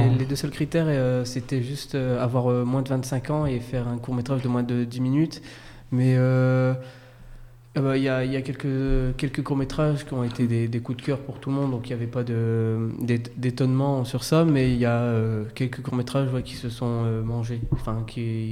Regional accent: Noyelles-lès-Vermelles, Hauts-de-France, France; par exemple, moi et le président, on est de Noyers-les-Vermelles, une petite commune juste à côté.

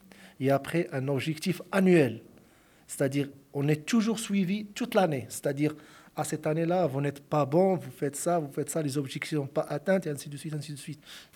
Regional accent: Morocco; French is a second language; moved away as an adult; now in France; J'ai 43 ans, je suis marocain, marié, deux enfants, un de 7 ans et un bébé de 4 mois. Je me suis venu ici en France en 2019.

